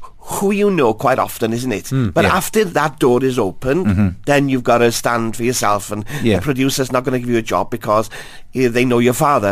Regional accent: Anglesey, Wales, United Kingdom; born there; I was born in Anglesey.

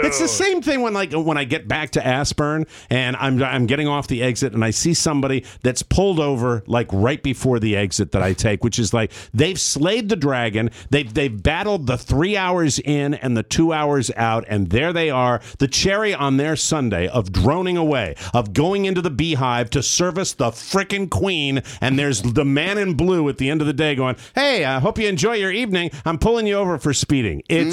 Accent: Florida, United States; I'm a refugee from Florida

